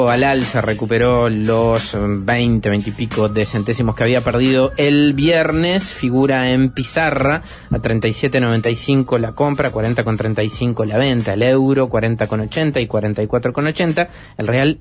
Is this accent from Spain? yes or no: no; Montevideo, Uruguay; Yo soy de Barrio Sur.